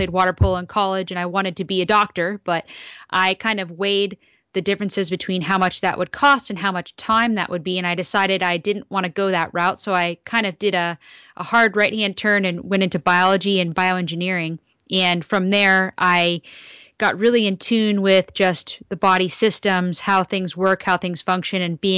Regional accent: Santa Monica, California, United States; now in Malibu, United States; I grew up in Santa Monica, California. So I now reside in Malibu, but I grew up in Santa Monica and I grew up with an entrepreneurial family.

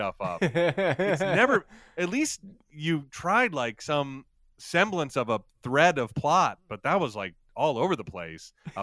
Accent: Virginia, United States; There was a service where I grew up in Virginia

